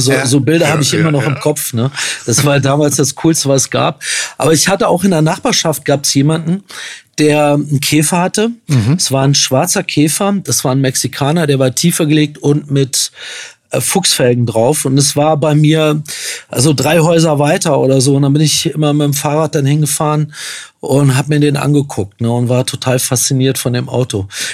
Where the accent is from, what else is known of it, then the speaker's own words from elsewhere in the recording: Wolfsburg, Lower Saxony, Germany; Ich bin nicht geboren in Wolfsburg, aber dort aufgewachsen.